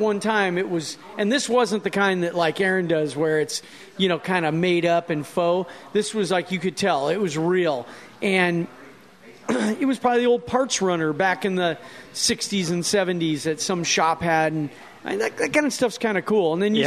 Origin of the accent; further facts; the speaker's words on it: Scottsdale, Arizona, United States; also born or lived in Omaha; I'm actually from Scottsdale and Omaha.